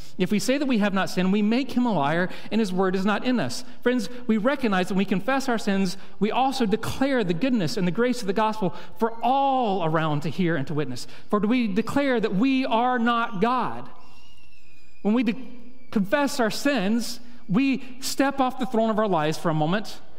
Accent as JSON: {"language": "English", "region": "the South", "country": "United States", "said": "And I know I'm from the South, and so y'all don't think we're the smartest people in the South"}